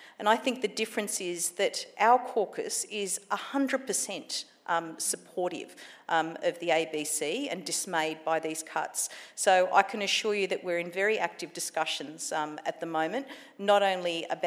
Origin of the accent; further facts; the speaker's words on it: Sydney, New South Wales, Australia; I'm from Western Sydney